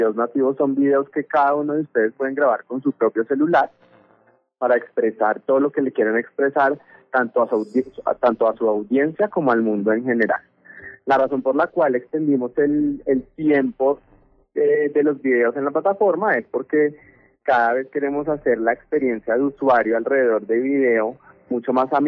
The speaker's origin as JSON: {"language": "Spanish", "region": "Bogotá", "country": "Colombia", "said": "Yo soy bogotano."}